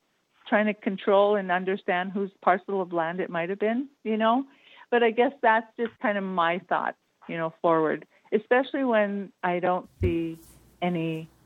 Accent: United States; And, you know, being Native American, and it's a really big thing for us to have the land that we've been given, okay?

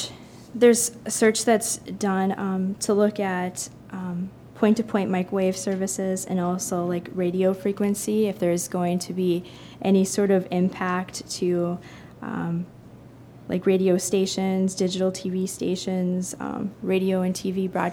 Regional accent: New Salem, North Dakota, United States; I'm from New Salem, North Dakota.

